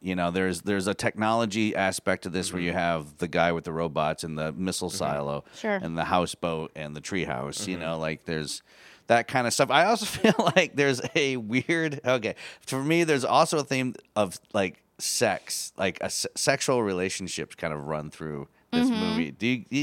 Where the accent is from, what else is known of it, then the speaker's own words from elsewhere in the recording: Michigan, United States; Yeah, yeah. I'm from Michigan. I think that goes hand in hand with being from the northern states.